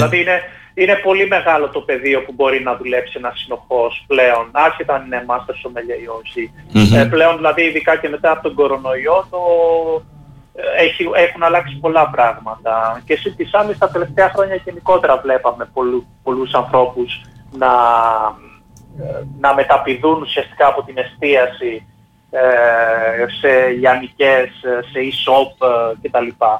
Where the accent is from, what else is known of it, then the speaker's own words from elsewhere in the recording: Glyfada, Attica, Greece; also born or lived in Palaio Faliro; Μετά μετακόμισα στη Γλυφάδα, στα νότια προάστια δηλαδή της Αττικής παρέμεινα, όπου και πήγα σχολείο, μεγάλωσα, ουσιαστικά εκεί έμεινα. Και τώρα στα 40 μου ουσιαστικά έχω γυρίσει στο σπίτι το οποίο μεγάλωσα μικρός στα 5 μου πρώτα χρόνια, όπου μένω πάλι ξανά στο Παλιό Πάλιρο ουσιαστικά.